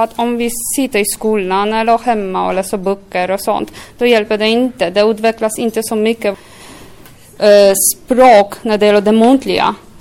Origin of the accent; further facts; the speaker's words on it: Poland; now in Sweden; Jag har kommit till Sverige för ungefär 6 år sedan och jag är från Polen. Det är även mina föräldrar.